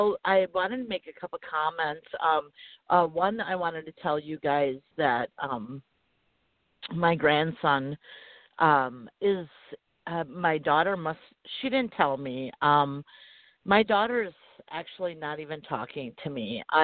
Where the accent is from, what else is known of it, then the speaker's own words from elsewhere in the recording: Wisconsin, United States; It reminded me of 20 miles north of my hometown here in Wisconsin